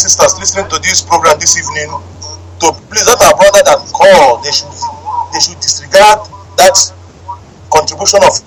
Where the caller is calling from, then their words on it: Morocco; I'm calling from Morocco.